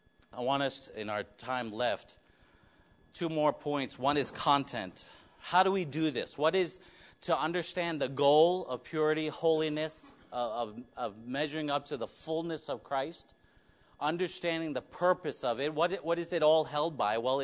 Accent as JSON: {"language": "English", "region": "New York", "country": "United States", "tie": "born or raised there", "said": "As I grew up in New York, we go to apartments and you can't even sit."}